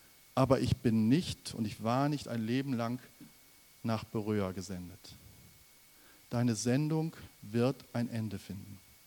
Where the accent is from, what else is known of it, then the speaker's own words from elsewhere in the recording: Ibbenbüren, North Rhine-Westphalia, Germany; in der Gemeinde in Ibbenbüren, wo ich herkomme.